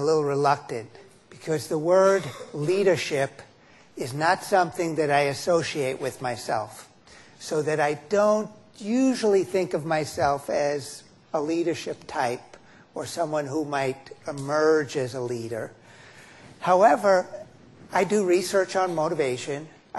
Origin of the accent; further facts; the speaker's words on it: New York City, New York, United States; I'm from New York City, but I've become a fanatic Montreal Canadiens hockey fan.